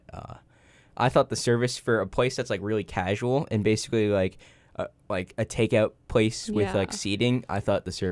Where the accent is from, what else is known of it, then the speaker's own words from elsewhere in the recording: New York, United States; Well, as you know, I'm from New York